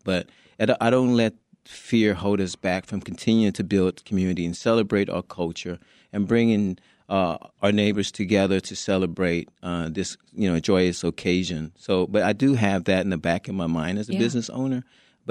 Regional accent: Vietnam; Thinking about our community, I'm a refugee from Vietnam.

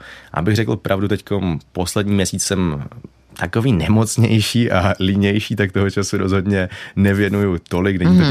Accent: Moravian-Silesian Region, Czechia; accent: Cieszyn Silesian dialect; já nejsem Čech, se dá říct, nebo jako, že jsem Čech, mám českou národnost, ale pocházím z Těšínského Slezska, kde my mluvíme doma nářečím. A chodil jsem na polskou základní školu, jo, mluvíme po našemu

